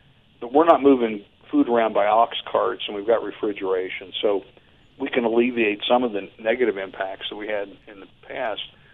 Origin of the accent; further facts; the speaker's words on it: Pittsburgh, Pennsylvania, United States; I'm originally from Pittsburgh.